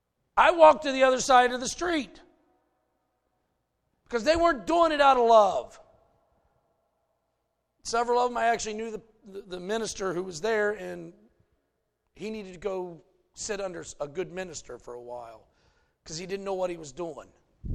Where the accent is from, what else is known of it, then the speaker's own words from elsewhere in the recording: Ohio, United States; I grew up here in Morrow County for the most part.